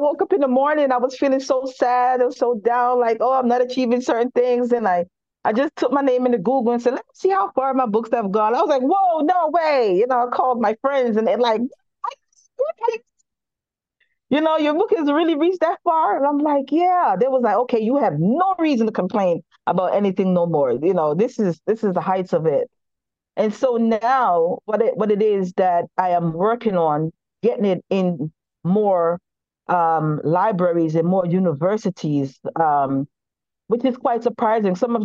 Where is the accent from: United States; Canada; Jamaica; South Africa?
Jamaica; Because generational curse is not just specifically towards me as a Jamaican, but as a Jamaican having experience in a universal experience.